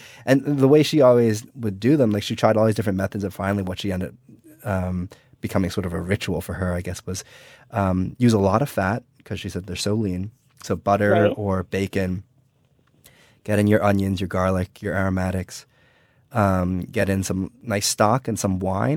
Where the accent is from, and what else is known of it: New Jersey, United States; born or raised there